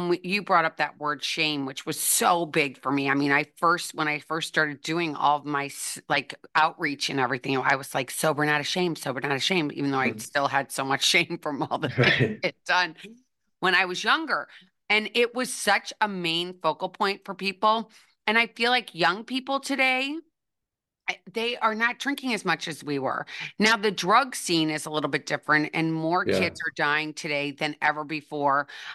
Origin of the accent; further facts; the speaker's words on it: St. Louis, Missouri, United States; because we're both from the Lou. And I always tell people that, people are like, well, for one, where's St. Louis? Where's Missouri?